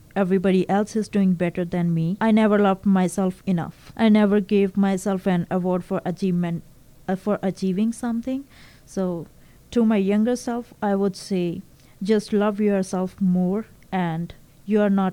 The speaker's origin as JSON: {"language": "English", "country": "India", "moved": "as an adult", "lives_now": "Canada", "said": "I am originally from India. I came to Canada in September 2019 as a student in Fleming College, Lindsay, Ontario."}